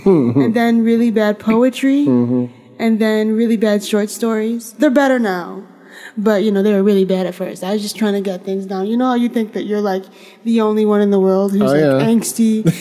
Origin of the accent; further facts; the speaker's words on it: New York, United States; Yeah, that's me. I'm from Western New York. But New York.